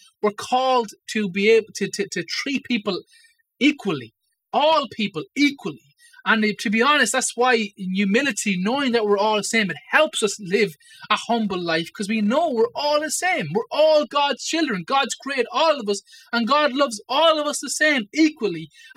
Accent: Ireland; especially us as Irish people. We detest prideful people, arrogant people.

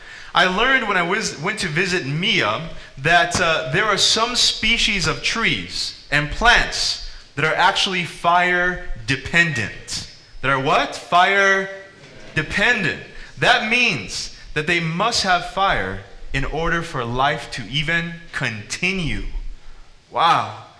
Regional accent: California, United States; I come from California, and every summer we have to deal with fires.

